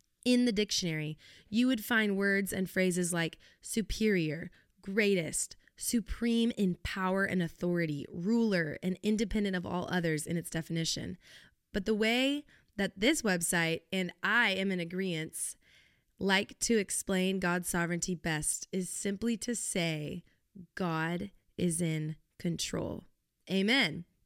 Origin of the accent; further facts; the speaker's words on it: Littleton, Colorado, United States; born there; also born or lived in Texas; in Colorado, which is where I'm originally from. Fun fact of the day. I was born in Littleton, Colorado. If you know where that is, it's in Denver. And then I moved to Texas. And so I say I'm from Texas, but really, my roots are in Colorado.